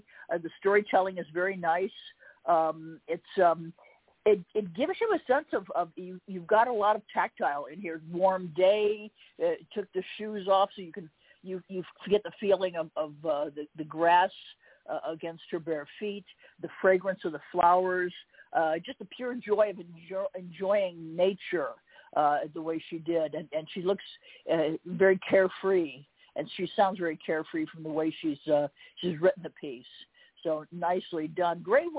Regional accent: Chicago, Illinois, United States; I grew up in Chicago. And so, winters are pretty tough.

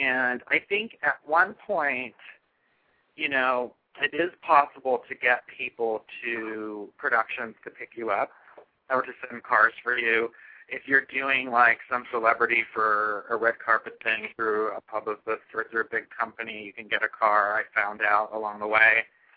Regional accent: New York, United States; also born or lived in Los Angeles, California; I was raised in New York, and that's why I came here. Like, I started in outskirts of L.A., but I ended up really growing up in New York

